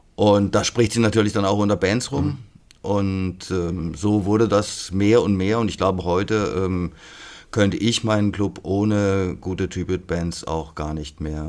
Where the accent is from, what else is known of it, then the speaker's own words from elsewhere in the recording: Freiburg, Baden-Württemberg, Germany; ich bin 61 geboren in Freiburg. Habe auch dort sehr lange gelebt und bin immer noch gerne in der Stadt. Habe die Stadt auch als Jugendlicher und Kind als sehr frei und international erlebt.